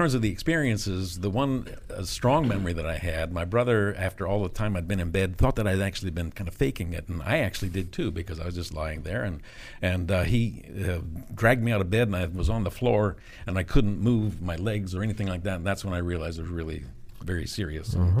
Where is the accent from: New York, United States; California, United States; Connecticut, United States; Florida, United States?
Connecticut, United States; New London; born there; also born or lived in McLean, Virginia; I was born in New London, Connecticut, but have lived in McLean area, McLean Tyson's Corner, since 1950.